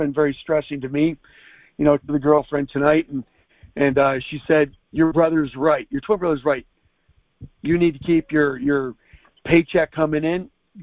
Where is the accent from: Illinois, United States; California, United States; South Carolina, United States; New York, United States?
New York, United States; Webster; I'm from Rochester, New York. Actually, Webster, New York. I grew up there.